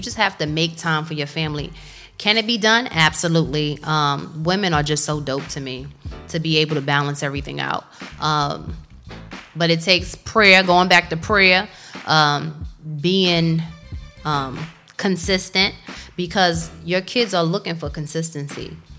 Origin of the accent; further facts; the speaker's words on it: New York, United States; I started in Virginia when I first started in law enforcement, so they weren't used to Puerto Ricans from New York coming and giving, you know, demands on what to do.